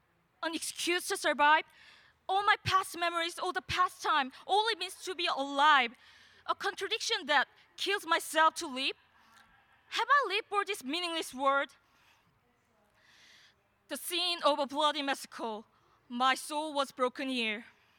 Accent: South Korea; from Pungsan High School, South Korea.

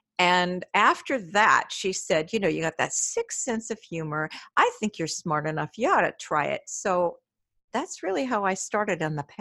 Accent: Oregon, United States; also born or lived in Hawaii; I think it was Hawaii. But I'm from Oregon originally. So I figured, well, I'll go home and maybe live with my parents for a bit

